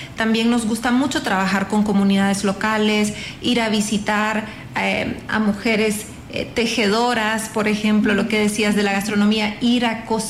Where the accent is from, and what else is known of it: Mexico